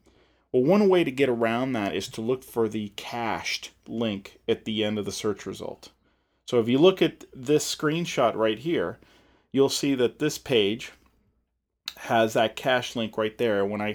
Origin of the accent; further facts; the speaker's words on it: Atlanta, Georgia, United States; a company called ChemTrack here in my hometown, the Atlanta area.